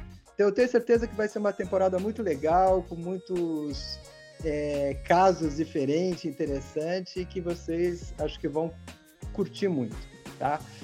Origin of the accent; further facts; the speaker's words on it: Valinhos, São Paulo, Brazil; sou o host do programa e sou de Valinhos